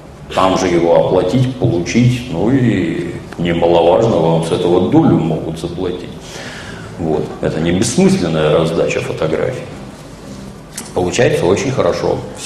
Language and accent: Russian; Saint Petersburg, Russia; Например, в родном городе Санкт-Петербурге это целая отрасль, воровство фотооборудования у туристов.